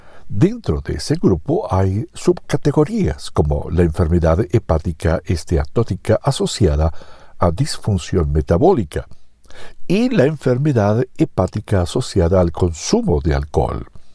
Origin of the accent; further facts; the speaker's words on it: Salinas, California, United States; decidí regresar a mi pueblo natal para servir a la comunidad de Salinas, California.